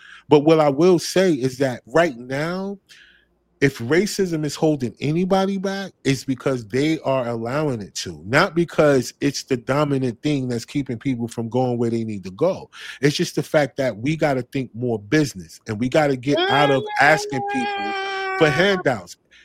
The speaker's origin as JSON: {"language": "English", "town": "East Orange", "region": "New Jersey", "country": "United States", "tie": "born or raised there", "said": "Right, because I grew up in these situations. I'm from East Orange, New Jersey."}